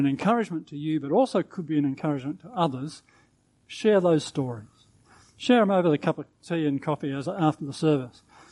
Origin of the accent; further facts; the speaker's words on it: Australia; So in a sense, yeah, I'm an Aussie